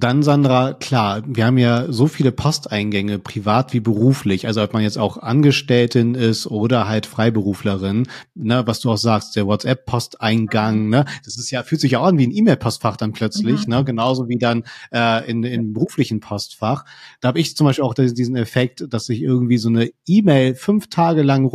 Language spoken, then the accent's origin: German; Hamburg, Germany; muss ich als Hamburger aber auch wirklich sagen, Vitamin D muss hier wirklich ins Grundwasser.